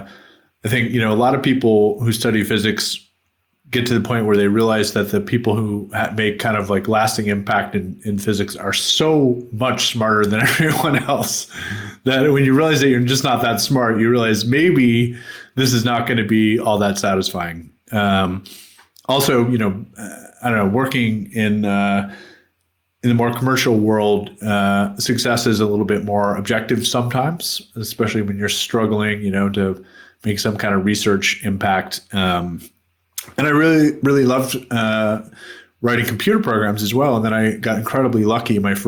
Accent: United States; I grew up in the United States, and I really, most of my childhood, I wanted to be a physicist.

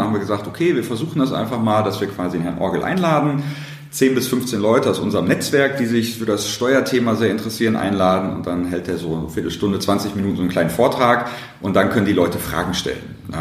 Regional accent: Dortmund, North Rhine-Westphalia, Germany; born or raised there

